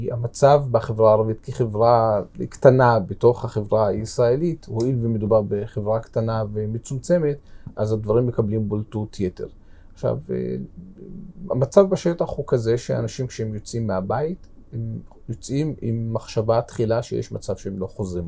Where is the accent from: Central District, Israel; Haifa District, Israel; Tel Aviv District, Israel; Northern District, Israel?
Haifa District, Israel; Haifa; אני מגיע מחיפה